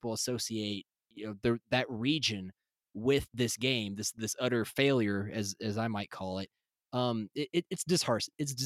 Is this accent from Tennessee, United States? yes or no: yes; Tennessee, United States; I'm from Tennessee, and Appalachia doesn't get a lot of positive representation in media.